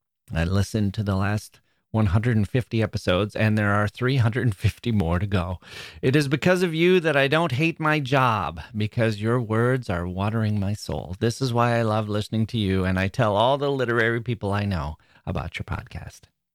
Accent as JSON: {"language": "English", "country": "Greece", "second_language": "English", "moved": "as an adult", "lives_now": "Netherlands", "said": "I come from Greece, and this year I'm doing my master's in the Netherlands."}